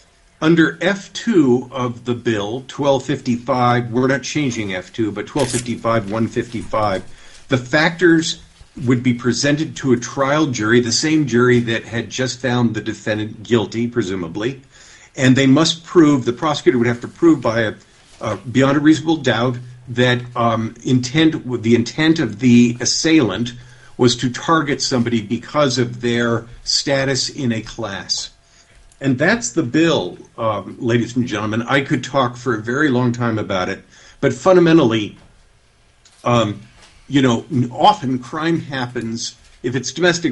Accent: Anchorage, Alaska, United States; House District 13 at South Midtown in Anchorage. I find myself in my hometown just today.

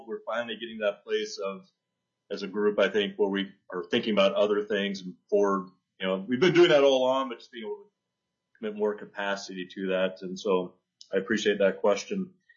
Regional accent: Eagle River, Alaska, United States; I grew up in Eagle River, and I still, you know, Coach Mack Center was one of my old coaches

